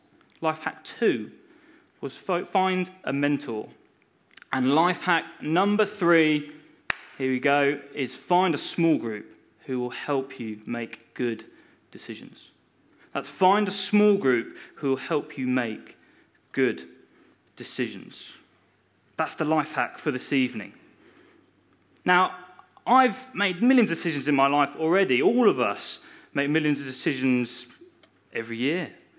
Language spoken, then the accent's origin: English; Guildford, South East England, United Kingdom; now in Bristol, United Kingdom; You can tell I don't have a Bristol accent. Originally, I'm from Guildford. I'm from Guildford in Surrey